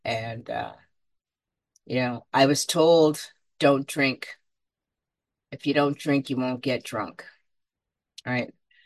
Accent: Jamaica; born there; I was born in Jamaica, you know, 19 to picture it, Jamaica, 1971.

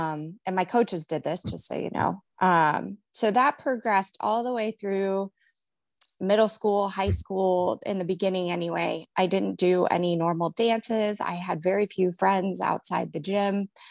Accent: Cleveland, Ohio, United States; now in Cincinnati, United States; So I'm from Cleveland, Ohio, but I settled here in Cincinnati, Ohio, where I'm married.

